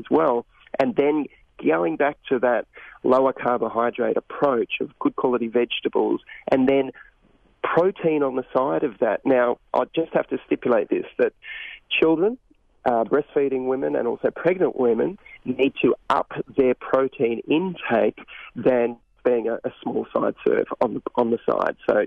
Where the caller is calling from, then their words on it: Australia; because I'm calling from Australia here.